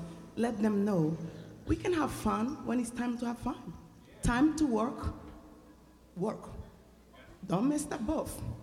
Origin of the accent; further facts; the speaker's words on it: Mali; I'm from Mali, West Africa, and I know what I'm talking about.